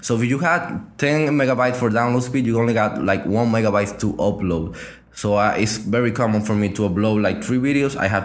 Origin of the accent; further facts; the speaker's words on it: Spain; English is a second language; I'm from Spain.